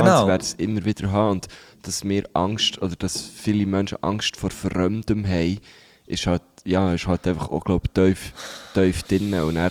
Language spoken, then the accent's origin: German; Switzerland; Überall gibt es Unwetter, auch bei uns in der Schweiz.